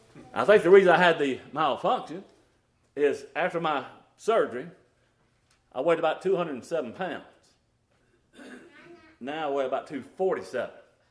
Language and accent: English; the South, United States; By the way, I'm from the South, and if I say Coke, that is anything that's carbonated.